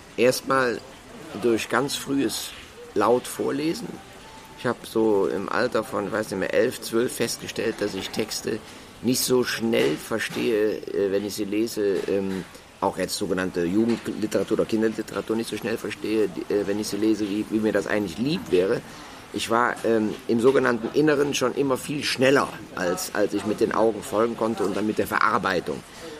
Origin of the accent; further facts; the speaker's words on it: Rhineland, Germany; ich komme aus dem Rheinland und da wird die Kirche mit der Kirche verwechselt etc. Das habe ich mir auch bis heute kaum abgewöhnt.